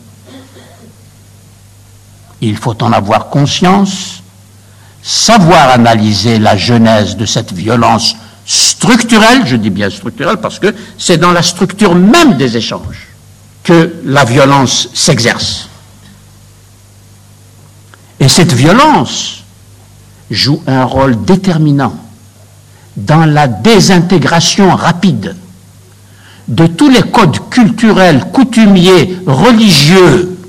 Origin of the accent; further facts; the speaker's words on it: Kabylie, Algeria; Je suis originaire de cette partie de l'Algérie que l'on appelle la Kabylie.